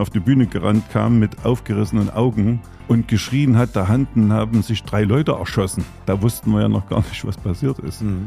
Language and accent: German; Gera, Thuringia, Germany; ich bin Urgerscher, bin in unterm Haus geboren, im ersten Stock vom Café Sternberger, ja, also Heimgeburt. Bin auch in der Kirche in unterm Haus getauft.